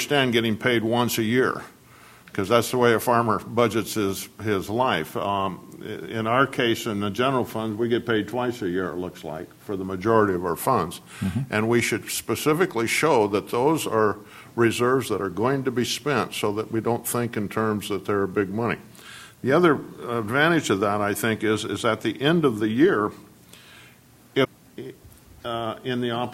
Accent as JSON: {"language": "English", "town": "Cambria", "region": "California", "country": "United States", "said": "when I signed in that I was from Cambria"}